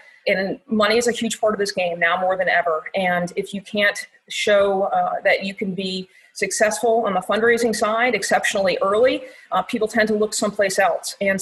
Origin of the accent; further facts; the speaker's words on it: New York, United States; I grew up in upstate New York. Woodstock was in my school district.